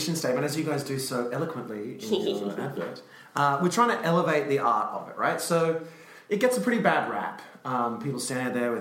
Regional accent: Brisbane, Queensland, Australia; I'm from Brisbane.

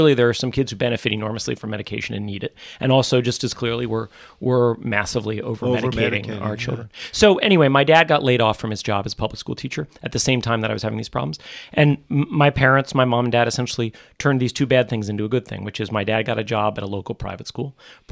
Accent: New York, United States; also born or lived in Manhattan; As a really little kid, I was born in Manhattan. I'm a third generation born in New York City, but then mostly grew up out in the suburbs.

